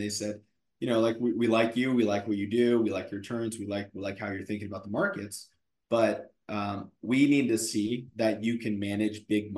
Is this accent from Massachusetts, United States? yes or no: no; San Francisco, California, United States; I'm from San Francisco, she's from LA, we both went to school in LA, we thought we were going to move back to LA.